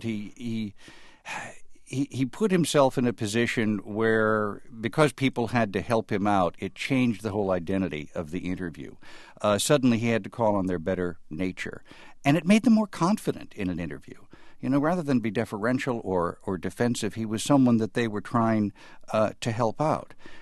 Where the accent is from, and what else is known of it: Chicago, Illinois, United States